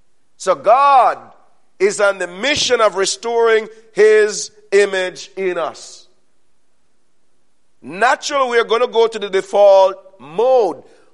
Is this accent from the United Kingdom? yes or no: no; Jamaica; And I'm from Jamaica. And so when I get angry, I naturally speak Jamaican. English is not good enough to carry it.